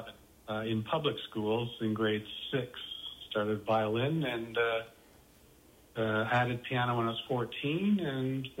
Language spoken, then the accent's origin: English; Etobicoke, Ontario, Canada; I'm from Etobicoke.